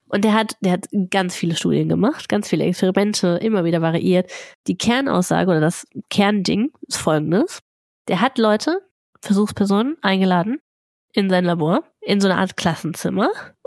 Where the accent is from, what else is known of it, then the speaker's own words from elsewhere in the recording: North Rhine-Westphalia, Germany; Ich bin aus dem Ruhrpott.